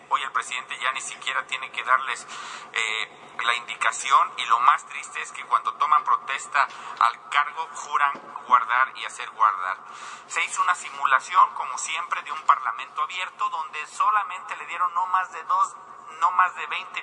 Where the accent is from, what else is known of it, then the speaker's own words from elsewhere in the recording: Mexico; Como ciudadano mexicano